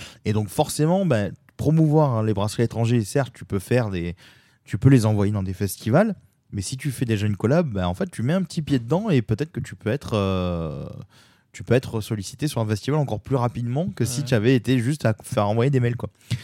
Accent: Marseille, Provence-Alpes-Côte d'Azur, France; Nous, on n'est pas très connus, enfin on est connus chez nous à Marseille, mais pas trop sinon ailleurs.

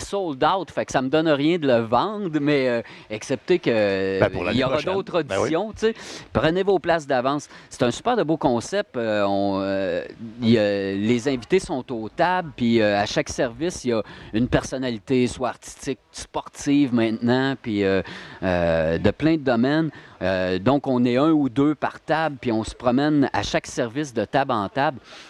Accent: Quebec, Canada; born there; C'est en Mauricie, dans ma région natale.

